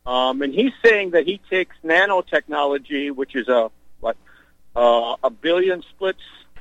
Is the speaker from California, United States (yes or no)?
yes; California, United States; If you don't mind me asking, I'm a Californian.